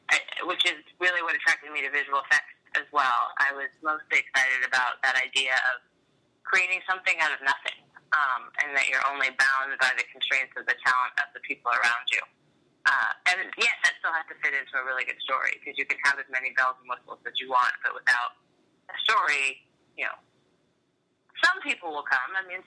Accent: Santa Cruz, California, United States; Well, I was raised in Santa Cruz, mostly Santa Cruz, California, by my parents who never owned a television set.

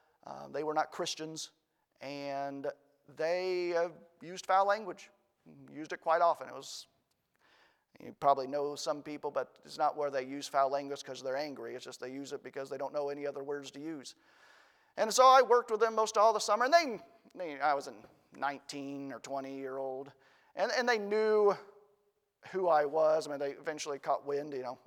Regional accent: Indiana, United States; But Brother McKinney, I'm from Indiana. Indiana's the state of basketball.

